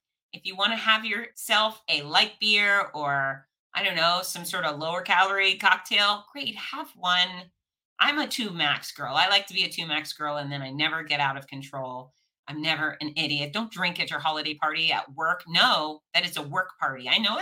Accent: Florida, United States; Yes, I'm from Florida and we do those things.

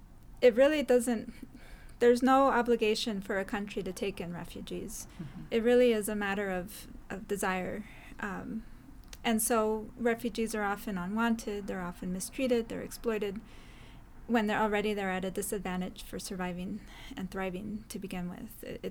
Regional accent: El Salvador; now in United States; They come from El Salvador, where I'm from

